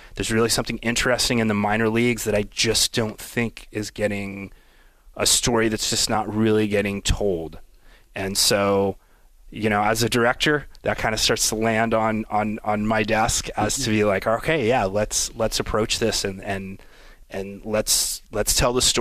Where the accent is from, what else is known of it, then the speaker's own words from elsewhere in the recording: Denver, Colorado, United States; also born or lived in Brooklyn; now in Omaha, United States; I grew up in Denver, played baseball, was a baseball guy. My dad was a Brooklyn Dodger guy. I was originally born in Brooklyn, but, you know, moved when we were tiny.